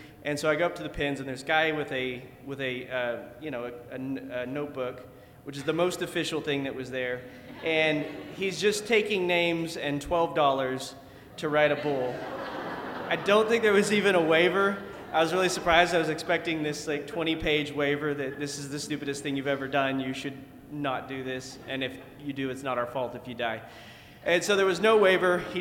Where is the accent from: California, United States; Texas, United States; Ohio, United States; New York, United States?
Texas, United States; Odessa; So I grew up in West Texas, in Odessa.